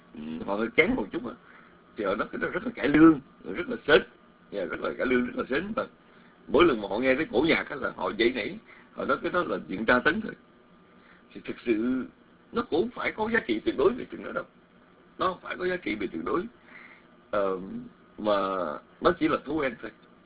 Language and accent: Vietnamese; Mekong Delta, Vietnam; chúng tôi lớn lên ở miền Tây đó, lớn lên ở miền Nam đó